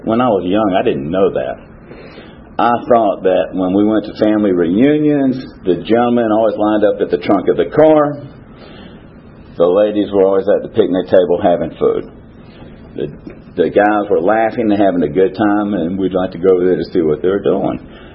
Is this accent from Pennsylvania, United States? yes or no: no; Roanoke, Virginia, United States; born there; I was born in Roanoke, Virginia in 1961. I have two other brothers.